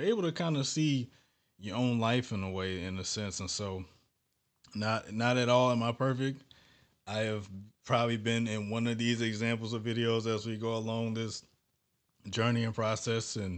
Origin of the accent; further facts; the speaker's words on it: St. Louis, Missouri, United States; I'm from St. Louis, 30 years old.